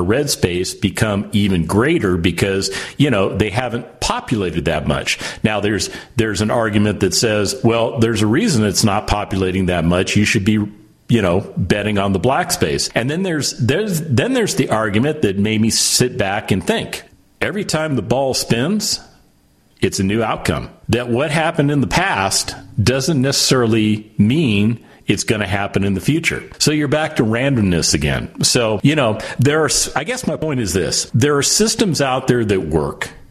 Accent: Las Vegas, Nevada, United States; I was born and raised in Las Vegas, so I've got a pretty healthy understanding of how gambling works.

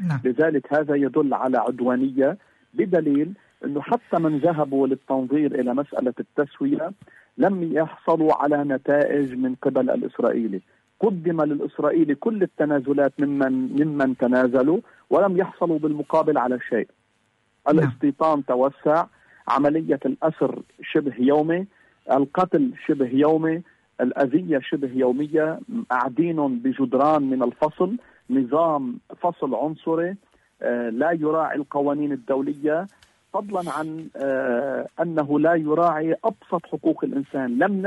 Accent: Lebanon; نحن بلبنان نعاني من هذه المتلازمة في الاجتماع السياسي

